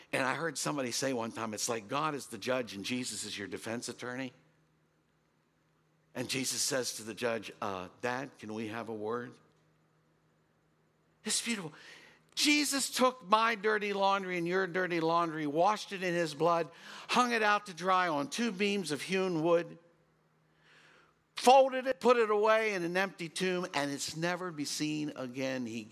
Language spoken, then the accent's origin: English; Waynesboro, United States; You know, even in my hometown, Waynesboro, there's tattoo parlors.